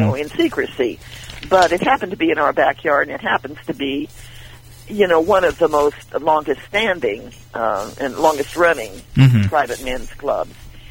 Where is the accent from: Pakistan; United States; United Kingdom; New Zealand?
United States; San Luis Obispo, California; I was born and raised in San Luis Obispo.